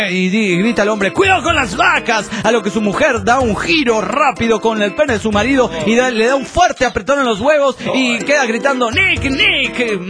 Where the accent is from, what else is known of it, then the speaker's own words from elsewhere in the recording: Argentina; Soy de Argentina.